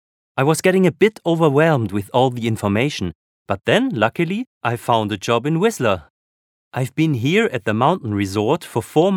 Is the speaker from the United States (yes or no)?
no; Austria; English is a second language; now in Canada; I'm from Austria.